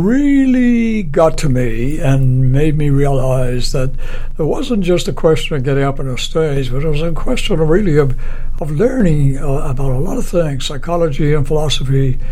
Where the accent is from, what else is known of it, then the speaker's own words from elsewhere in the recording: Ireland; Growing up in Ireland, it was kind of a natural thing